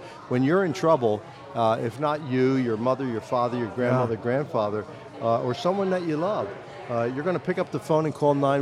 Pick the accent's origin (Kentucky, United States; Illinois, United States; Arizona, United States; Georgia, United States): Illinois, United States; Chicago; when I tell them I'm from Chicago